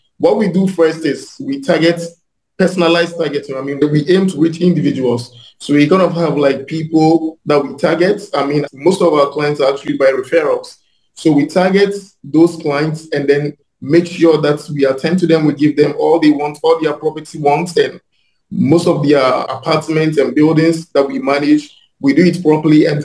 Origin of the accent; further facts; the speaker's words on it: Ghana; I'm from Ghana, and I've been in the real estate business for 7 years now.